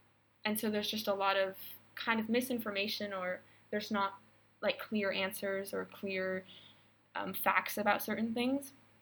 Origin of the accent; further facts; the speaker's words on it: United States; and also like being an American